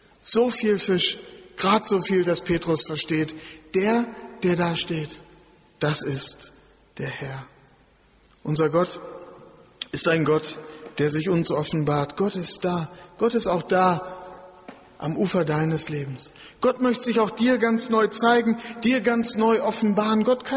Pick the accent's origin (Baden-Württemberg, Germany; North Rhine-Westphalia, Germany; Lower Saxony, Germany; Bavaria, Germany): Lower Saxony, Germany; Ich habe Ihnen gesagt bei der Vorstellung, ich bin Ostfriese.